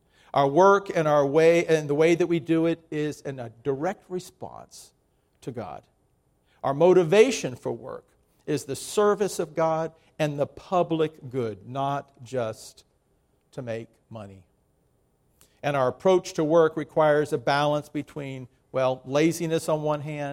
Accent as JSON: {"language": "English", "town": "Miami", "region": "Florida", "country": "United States", "tie": "born or raised there", "said": "I grew up in Miami, and but no air conditioning."}